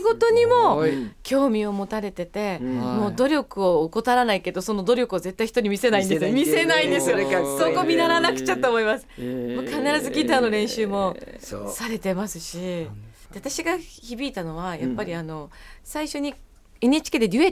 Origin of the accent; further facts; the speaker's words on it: Fukuoka, Japan; 地元福岡イムズホールで行います